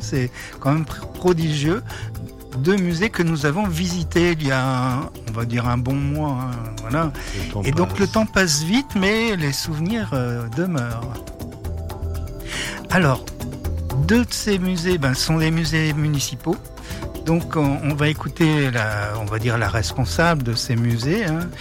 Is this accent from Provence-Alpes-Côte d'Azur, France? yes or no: no; Hauts-de-France, France; Alors, nous sommes du Pas-de-Calais